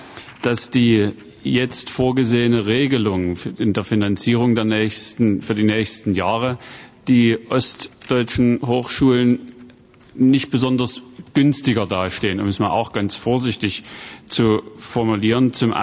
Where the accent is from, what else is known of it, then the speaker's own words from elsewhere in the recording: Thuringia, Germany; versuche ich es jetzt als Thüringer nochmal bei einem Wahlthüringer.